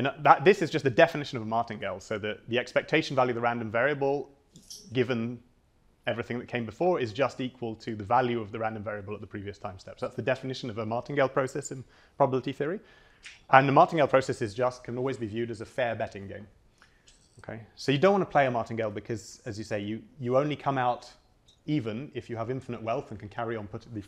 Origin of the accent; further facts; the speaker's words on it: United Kingdom; because I'm British